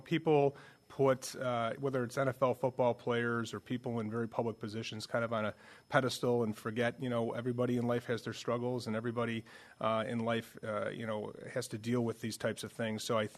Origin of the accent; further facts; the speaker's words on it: New York, United States; I'm from Western New York, so obviously, you know, get a lot of phone calls from friends and family and neighbors in the community.